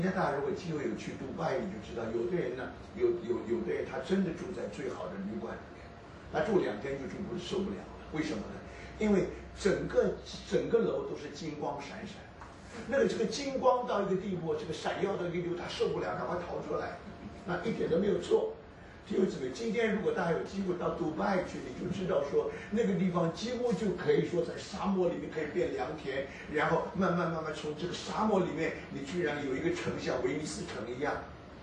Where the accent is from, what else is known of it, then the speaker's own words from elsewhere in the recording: New York, United States; 因为我是从纽约来的